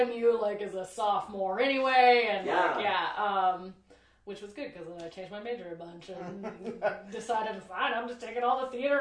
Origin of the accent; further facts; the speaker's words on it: Mexico, Missouri, United States; I'm from Mexico, Missouri.